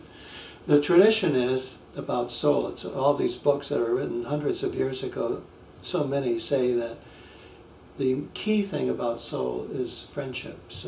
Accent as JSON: {"language": "English", "region": "Michigan", "country": "United States", "tie": "born or raised there", "also_born_or_lived": "Texas", "said": "I grew up in Michigan, and Texas didn't seem quite natural to me. For one thing, I couldn't find water. I couldn't find trees, ordinary trees."}